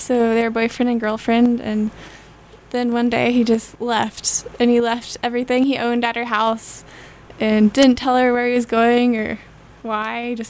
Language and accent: English; Redding, California, United States; I'm from Redding.